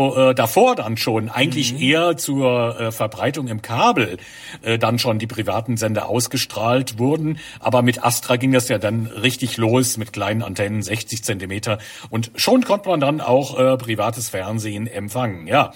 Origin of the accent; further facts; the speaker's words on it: Holzheim, Rhineland-Palatinate, Germany; also born or lived in Niederneisen; aber wir in Holzheim im Rhein-Lahn-Kreis damals, oder wie gesagt, ich selbst bin ja gebürtig aus Niederneisen, Nachbarort